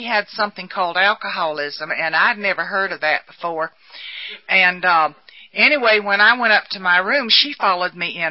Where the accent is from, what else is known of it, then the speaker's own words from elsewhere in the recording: Florida, United States; I come from Florida, is where I come from.